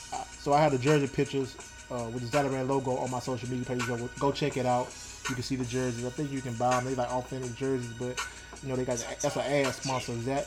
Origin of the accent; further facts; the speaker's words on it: Alabama, United States; now in New Orleans, United States; Alabama raised …, if you will, my home state.